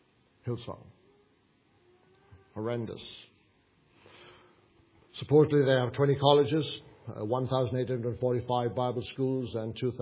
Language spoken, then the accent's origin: English; Wales, United Kingdom; My hometown in Wales is probably 33, maybe 40 odd thousand now.